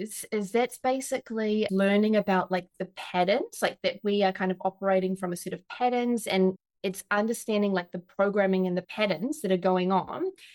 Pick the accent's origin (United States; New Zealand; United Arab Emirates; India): New Zealand; I grew up in New Zealand, and it was such a beautiful country to be in and to grow up in. I was very lucky, and yeah, I grew up with my Polish family there.